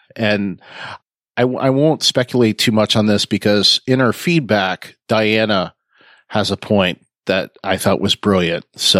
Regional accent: Windsor, Ontario, Canada; particular commercial played for at least 20 years growing up, listening to the Detroit stations, in my hometown of Windsor, which is across the border.

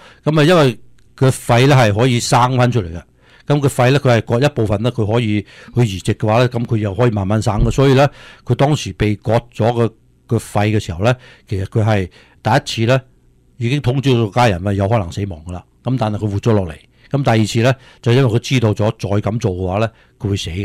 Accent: China

